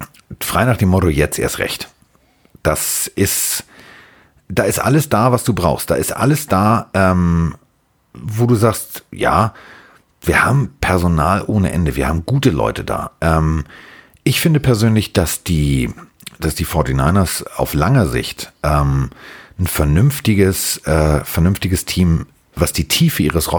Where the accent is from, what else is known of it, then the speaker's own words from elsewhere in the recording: Hamburg, Germany; ich bin Hamburger, bei uns Moin sagt man Moinsinger.